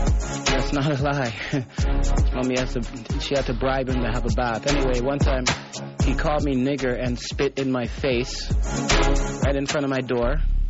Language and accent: English; Canada; Some of the images that I saw when I learned some things about my history as a child growing up in Canada.